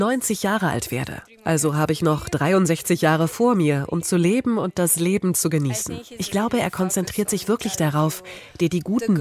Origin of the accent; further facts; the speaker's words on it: Romania; Ich komme aus Rumänien